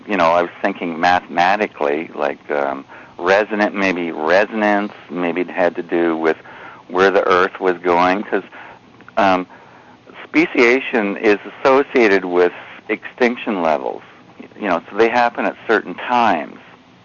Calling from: British Columbia, Canada; from Vancouver Island.

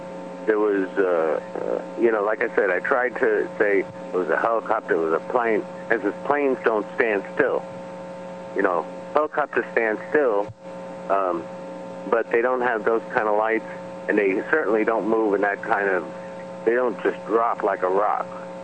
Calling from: Long Island, New York, United States; I'm calling from Long Island, New York.

